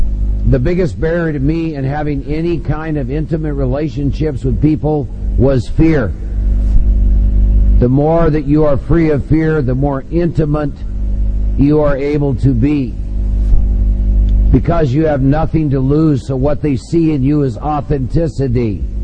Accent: Iowa, United States; I assure you, I've been born and raised in Iowa, and he's born and raised in Brooklyn.

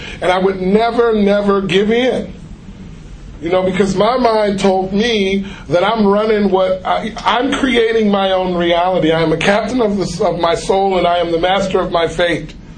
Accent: Watts, California, United States; I grew up in Watts. I am from Watts. I mean, I sound like I'm from Watts, but I am. I am from Watts. I went to school in the San Fernando Valley for 6 years.

